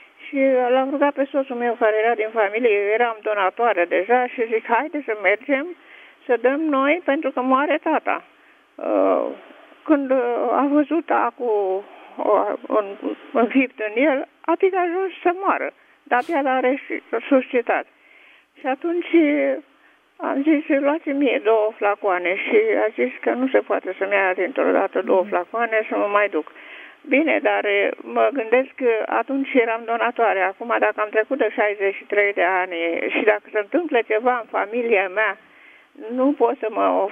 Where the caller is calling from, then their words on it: Câmpina, Prahova, Romania; Sunt din Câmpina